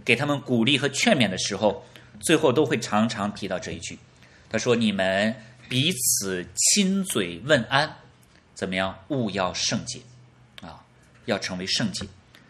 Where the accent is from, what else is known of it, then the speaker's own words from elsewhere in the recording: China; 我们今天作为中国人来讲，我们问候最多的方式就是握手啊